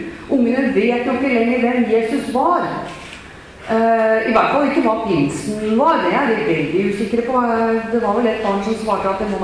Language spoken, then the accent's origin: Norwegian; Nøtterøy, Vestfold, Norway; Og det var menighetshuset hjemme på Teile på Løtterøy der jeg har vokst opp.